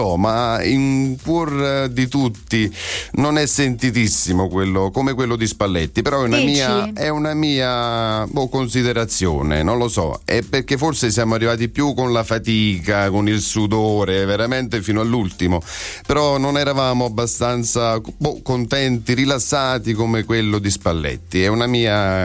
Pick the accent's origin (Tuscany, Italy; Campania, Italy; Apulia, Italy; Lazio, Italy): Campania, Italy; San Martino Valle Caudina; sono della provincia di Avellino, precisamente Valle Caudina, in un paese che si chiama San Martino, Valle Caudina.